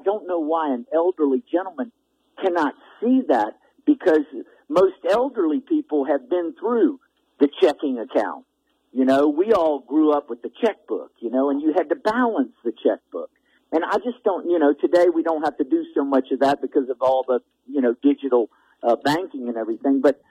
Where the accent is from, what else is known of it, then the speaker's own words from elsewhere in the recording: East Coast, United States; I grew up in the East Coast, and I've been in part of the William and Mary crowd and the University of Virginia crowd